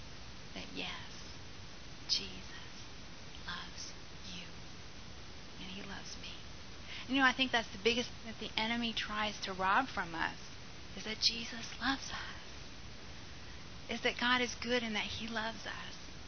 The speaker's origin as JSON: {"language": "English", "town": "Bassar", "region": "Kara Region", "country": "Togo", "tie": "born or raised there", "said": "I was born and raised in Africa in a little village in Togo called Basari, and we were the only whites among 10,000 black people."}